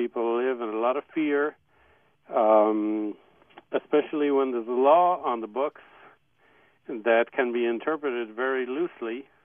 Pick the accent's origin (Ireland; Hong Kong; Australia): Ireland; now in United States; I was raised in Ireland, which is a very Catholic country, or was until recently, and then was in the States